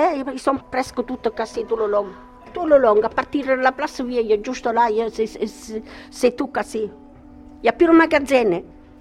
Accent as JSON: {"language": "French", "country": "Italy", "second_language": "French", "moved": "yes", "lives_now": "Beaucaire, France", "said": "Moi, je suis une immigrée, hein? Je suis italienne."}